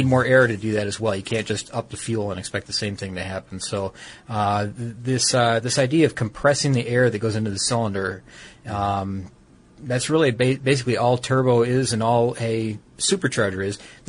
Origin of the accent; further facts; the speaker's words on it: Detroit, Michigan, United States; I'm from Detroit. I mean, from the Detroit area.